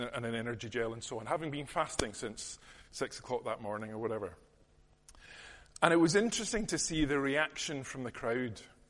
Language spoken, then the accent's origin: English; Scotland, United Kingdom; now in England; I hadn't that long moved down south myself, and I was nervous of losing my accent and my Scottishness and all the rest of it.